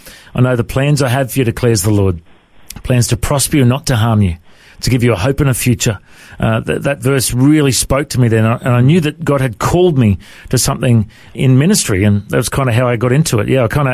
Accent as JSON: {"language": "English", "town": "Coffs Harbour", "region": "New South Wales", "country": "Australia", "tie": "born or raised there", "said": "then Mum and Dad moved to Coffs Harbour when I was a young fella, and I eventually found them and moved in with them. And then growing up in Coffs Harbour, I just loved the beach."}